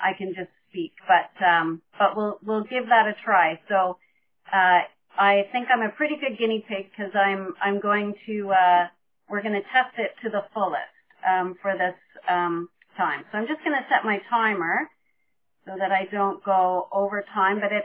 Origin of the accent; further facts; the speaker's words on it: Lindsay, Ontario, Canada; I was raised in Lindsay. I've lived here all my life, and I currently live with my husband and we have two daughters who are 23 and 21